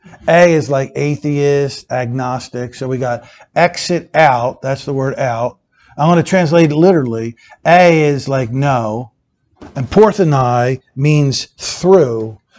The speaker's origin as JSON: {"language": "English", "town": "Philadelphia", "region": "Pennsylvania", "country": "United States", "said": "He had his little shop in the basement in Philly. See, we're from Germantown area"}